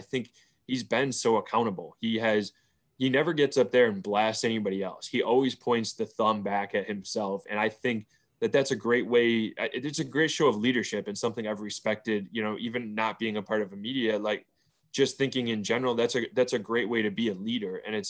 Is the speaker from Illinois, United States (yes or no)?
yes; Chicago, Illinois, United States; I mean, being a Chicagoan growing up here, I grew up a Cubs fan and in a family of diehard Cubs fans